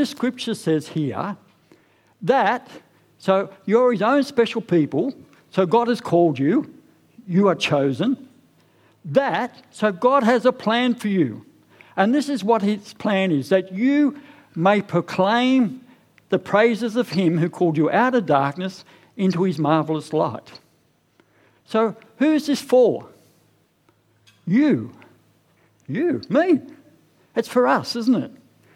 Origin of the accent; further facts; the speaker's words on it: Sydney, New South Wales, Australia; I grew up in Mount Druitt in Sydney. Anybody know Mount Druitt? Anybody? Yeah, Mount Druitt. That's a rough area.